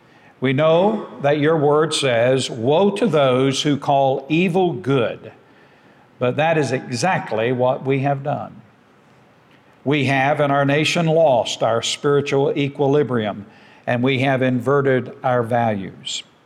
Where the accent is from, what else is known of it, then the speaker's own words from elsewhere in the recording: United States; Second of all, I am an American. And I know Jesus didn't just die for Americans. I know He died for the entire world. But I know that this is my country. This is my land.